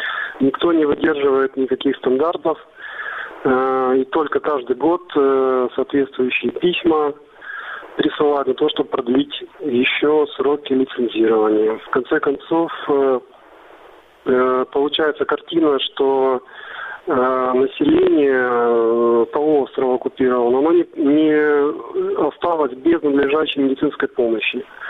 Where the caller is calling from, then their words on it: Sevastopol, Ukraine; Я из Севастополя.